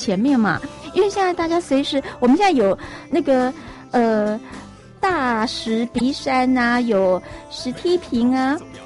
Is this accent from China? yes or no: no; Taiwan